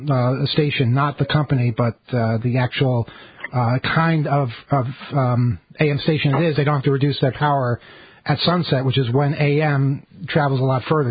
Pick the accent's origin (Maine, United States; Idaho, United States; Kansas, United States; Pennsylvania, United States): Pennsylvania, United States; Philadelphia; I was from Philadelphia.